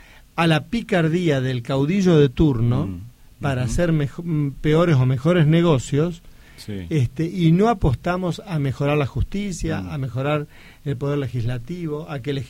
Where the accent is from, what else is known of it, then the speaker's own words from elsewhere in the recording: Argentina; nosotros, como argentinos, tenemos que dar